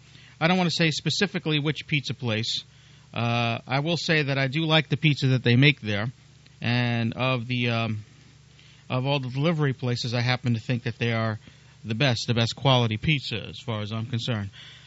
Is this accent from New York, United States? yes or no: yes; New York, United States; plain cheese pizza, because that's the way I had it growing up in New York.